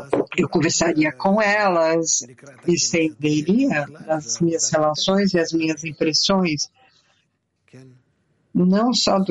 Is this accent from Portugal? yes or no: no; Italy; now in Petah Tikva, Israel; Eu sou italiana e vivo em Petah Tikva.